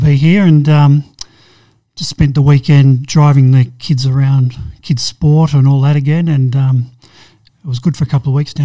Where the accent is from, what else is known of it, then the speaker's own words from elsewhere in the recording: Doncaster, Victoria, Australia; In the exotic eastern suburbs of Melbourne. I grew up in Doncaster. I will say a little pocket of Doncaster. It was a little sort of a German enclave.